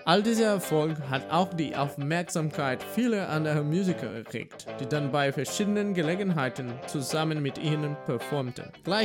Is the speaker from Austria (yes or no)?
no; Brazil; Hello my friends … heute ist es Zeit, euch etwas direkt aus meiner Heimat Brasilien zu zeigen.